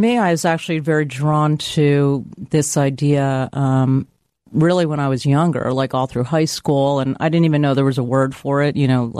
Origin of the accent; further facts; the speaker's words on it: San Francisco, California, United States; now in New York, United States; California.